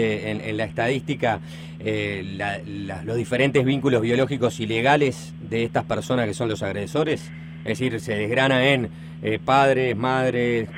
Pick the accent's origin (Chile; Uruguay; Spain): Uruguay; bueno, nosotros somos uruguayos, debemos preocuparnos.